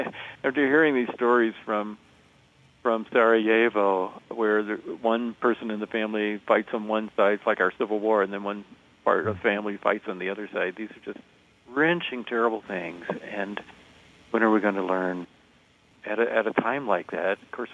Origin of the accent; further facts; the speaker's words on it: the South, United States; I grew up in the South, and in my church, it had a lot of things wrong with it.